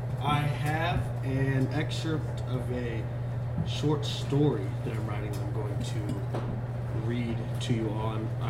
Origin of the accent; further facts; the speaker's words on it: Arcadia, Louisiana, United States; But as a child … I grew up in Arcadia, Louisiana, just about an hour north of New Orleans.